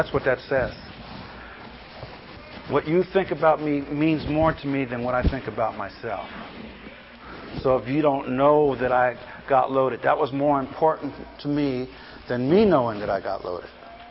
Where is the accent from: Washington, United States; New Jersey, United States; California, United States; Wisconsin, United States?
California, United States; San Francisco; I had to ride in San Francisco. I'm from San Francisco.